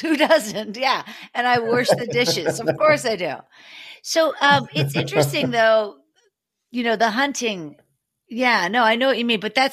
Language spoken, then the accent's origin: English; Pittsburgh, Pennsylvania, United States; Well, I'm from Pittsburgh, so I completely know what you're talking about. I know the entire neck of the woods